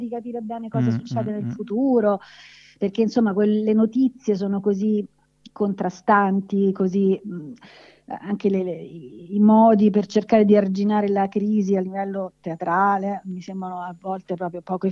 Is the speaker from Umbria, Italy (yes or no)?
no; Rome, Lazio, Italy; lo stesso quando io dicevo sono del Quadraro, pur magari non sapendo che cosa fosse il Quadraro a Roma